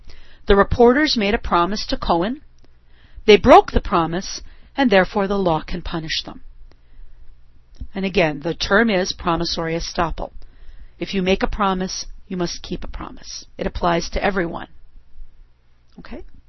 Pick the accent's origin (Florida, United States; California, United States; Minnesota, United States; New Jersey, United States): Minnesota, United States; Happened in my home state of Minnesota, one of my home states of Minnesota, actually when I was living there.